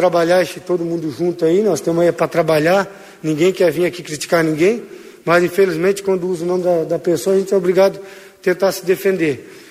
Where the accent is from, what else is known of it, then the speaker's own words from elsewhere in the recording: Minas Gerais, Brazil; mas eu sou mineiro, sou devoto de Nossa Senhora